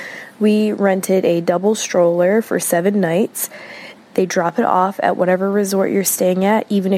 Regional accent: Atlanta, Georgia, United States; I'm from Atlanta, Georgia.

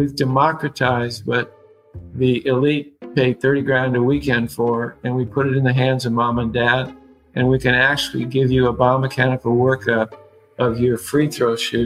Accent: Seattle, Washington, United States; born there; Yeah, I was born in Seattle.

